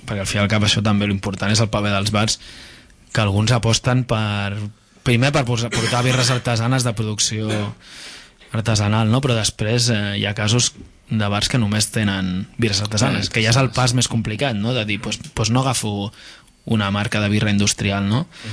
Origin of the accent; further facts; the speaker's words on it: Catalonia, Spain; Jo almenys recordo de petit que a Catalunya només podies veure